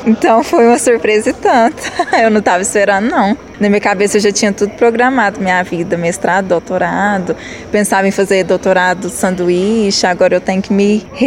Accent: Indianópolis, Minas Gerais, Brazil; Não, eu sou de Indianópolis, Minas Gerais. Eu me mudei pra cá, morava em República

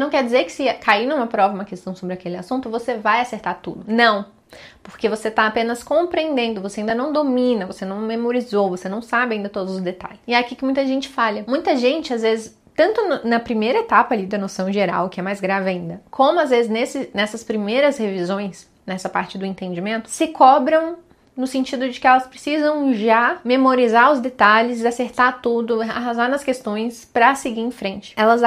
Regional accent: Minas Gerais, Brazil; ah, eu sou mineira, né, obviamente.

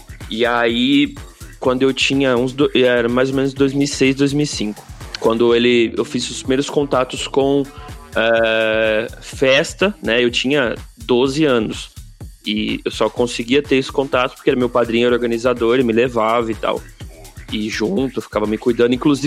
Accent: Barretos, São Paulo, Brazil; da minha cidade onde eu moro, que é Barretos, interior de São Paulo. É onde eu nasci, é onde eu moro.

